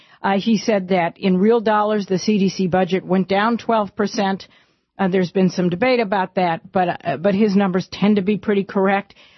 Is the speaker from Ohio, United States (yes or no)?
yes; Cleveland, Ohio, United States; Cleveland, Ohio, my hometown.